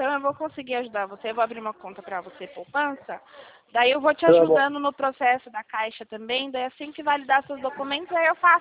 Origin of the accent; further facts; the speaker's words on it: São Paulo, Brazil; eu sou de São Paulo.